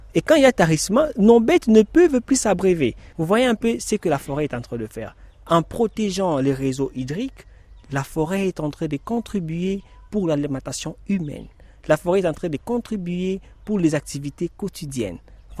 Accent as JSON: {"language": "French", "country": "DR Congo", "said": "la forêt du bassin du Congo se concentre ici chez nous en RDC."}